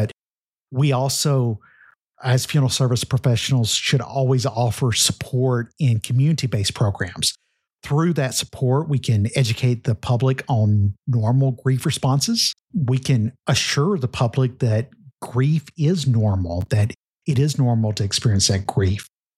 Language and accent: English; Louisiana, United States; Robert, I know you're in Louisiana and I'm from Louisiana.